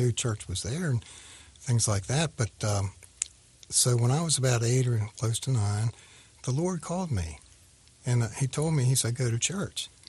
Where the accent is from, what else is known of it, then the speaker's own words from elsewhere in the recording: Washington, District of Columbia, United States; also born or lived in Hagerstown, Maryland; I grew up in, I was born in Hagerstown, Maryland, but I was only about 6 months old when my father went to work in Washington, D.C.